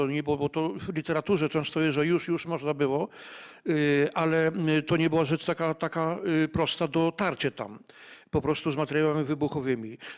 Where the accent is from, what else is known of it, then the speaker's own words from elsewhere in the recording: Warsaw, Masovian Voivodeship, Poland; muszę jechać z Gdańska, ale my jesteśmy z Warszawy.